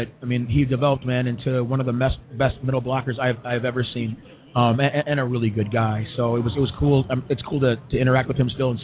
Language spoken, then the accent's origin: English; Evanston, Illinois, United States; Again, same thing coming from Illinois. I'm from Evanston.